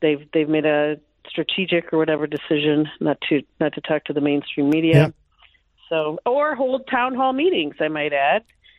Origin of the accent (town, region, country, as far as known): Bloomington, Minnesota, United States